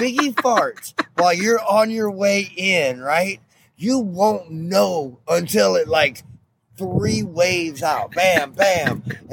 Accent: San Antonio, Texas, United States; I grew up in San Antonio, Texas. Shout out to the southwest side of San Antonio, Texas.

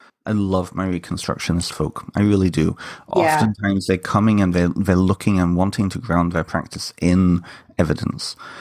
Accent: United Kingdom; such a big part of British culture and being British and having that really strong connection with Britain

